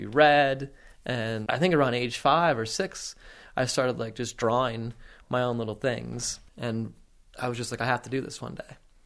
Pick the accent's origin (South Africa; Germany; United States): Germany; What really got me started was when I was a kid growing up in Germany, you know, military brat.